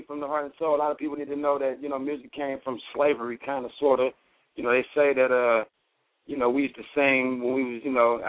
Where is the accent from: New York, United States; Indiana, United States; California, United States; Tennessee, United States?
California, United States; Los Angeles; from Los Angeles.